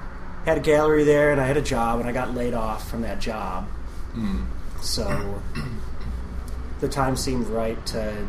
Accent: Detroit, Michigan, United States; Well, I was born in Detroit, so I grew up in the Detroit area, like in the eastern suburbs of that city, and moved into the city.

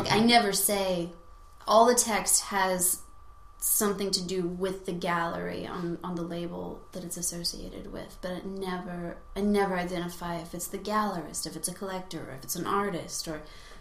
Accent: Knoxville, Tennessee, United States; Yeah, I am from Knoxville, Tennessee, and went to Guilford College in Greensboro, North Carolina

